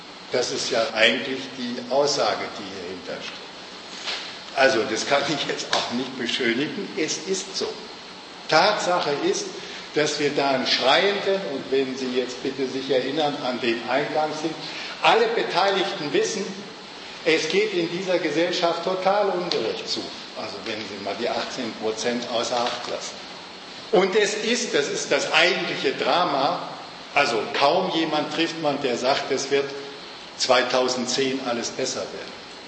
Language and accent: German; Hamburg, Germany; Ich komme aus Hamburg, das war noch in den 60er und 70er Jahren, war dort Schiffbau und entsprechende Logistik, manuelle Tätigkeit, das hat eigentlich die ganze Stadt oder das Bundesland geprägt.